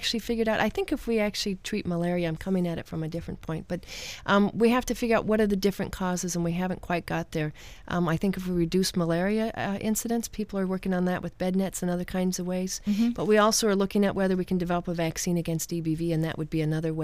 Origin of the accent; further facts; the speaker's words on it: Ireland; I always like to say he was Irish because I'm Irish.